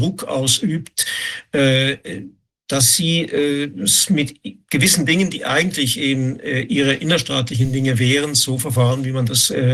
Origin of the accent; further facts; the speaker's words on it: Switzerland; das ist sicher auch bei uns in der Schweiz, wie auch in Deutschland.